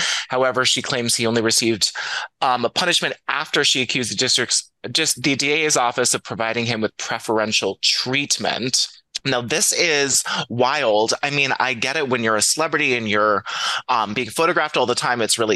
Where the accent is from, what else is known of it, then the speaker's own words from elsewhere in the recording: Hartford, Connecticut, United States; Now, Amanda Bynes was supposed to attend 90s Con in Hartford, Connecticut, shout out my hometown, this weekend